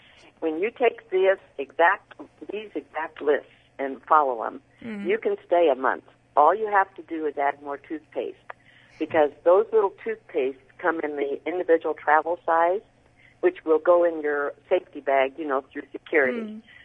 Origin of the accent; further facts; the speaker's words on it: Scotland, United Kingdom; I'm Scottish